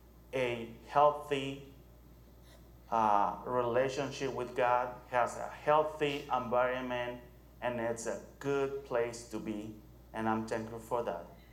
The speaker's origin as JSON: {"language": "English", "country": "Mexico", "said": "I'm coming from Mexico."}